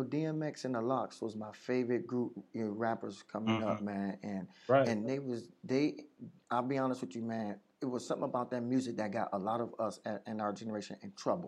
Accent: Buffalo, New York, United States; because I grew up in Buffalo. You know, I used to live in Buffalo.

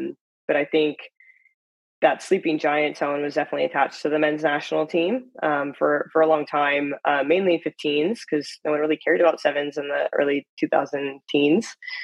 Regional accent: United States; which is so silly to say as an American

